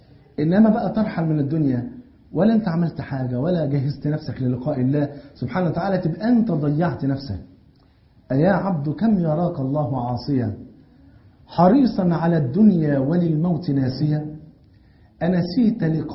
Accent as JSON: {"language": "Arabic", "country": "Egypt", "said": "الفول عندنا في مصر فرض عين, واخد بالك؟"}